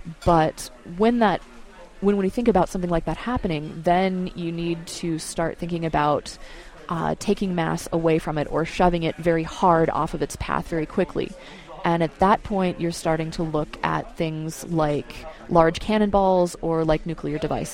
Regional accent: West Coast, United States; so I grew up on the West Coast

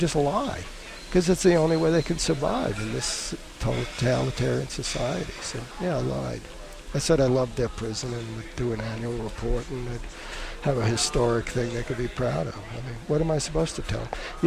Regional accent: Queens, New York, United States; growing up in Queens in the 50s and Metropolitan Avenue, where we had trolleys and smoky cars and bicycles.

